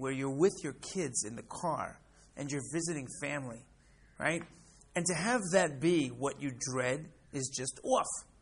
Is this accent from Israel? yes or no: yes; Israel; now in Florida, United States; We're here in Florida. We come from Israel.